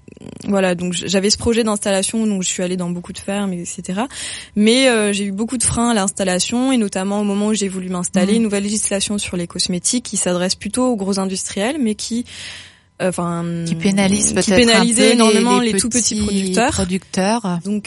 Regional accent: Paris, Île-de-France, France; j'ai grandi à Paris, banlieue parisienne.

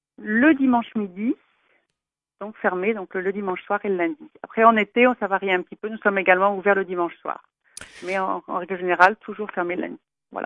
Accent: Auvergne-Rhône-Alpes, France; Parce que moi, je suis du Beaujolais, en fait, juste à côté donc, de Pouilly-Fuissé, dans la même région.

